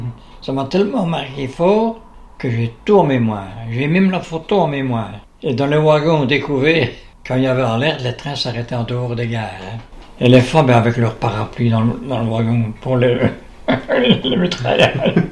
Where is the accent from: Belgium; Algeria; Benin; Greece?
Belgium; Champion, Namur; avant de rentrer ici à Namur et Champion. Quand je suis rentré à Champion